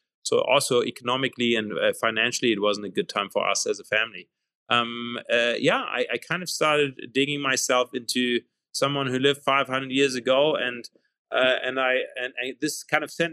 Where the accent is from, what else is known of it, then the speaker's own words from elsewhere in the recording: Germany; growing up in Germany.